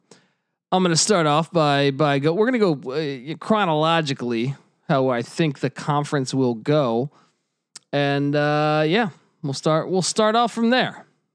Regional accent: Washington area, United States; Guys, I grew up in the Washington area, so I went to plenty of Bullets games where Daryl Walker was the point guard.

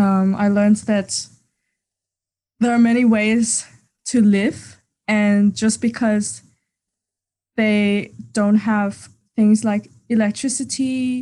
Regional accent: Hong Kong; So I'm from Hong Kong

